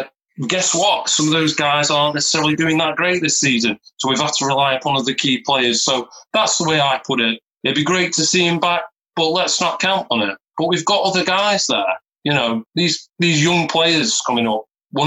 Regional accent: England, United Kingdom; I'm from England.

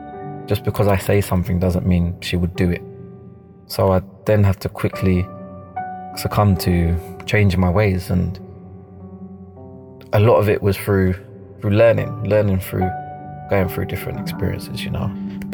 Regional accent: London, United Kingdom; I grew up in South London

